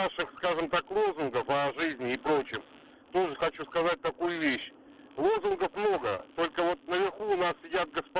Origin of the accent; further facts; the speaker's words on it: Moscow, Russia; я из Москвы.